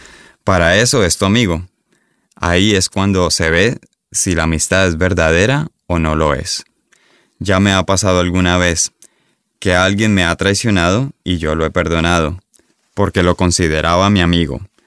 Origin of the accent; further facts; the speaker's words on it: Tenerife, Canary Islands, Spain; also born or lived in Girona; Uno es mi amigo de siempre, de mi tierra, de Tenerife